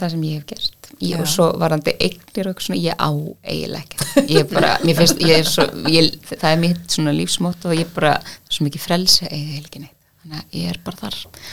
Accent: Víðidalur, Northwestern Region, Iceland; Ég er frá Dæli í Víðudal.

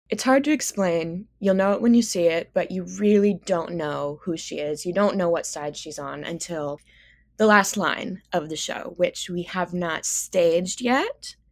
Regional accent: Wichita, Kansas, United States; So I'm from Mays, Kansas. It's a little town outside of Wichita that I like to say I'm from so that people don't know I'm from Wichita.

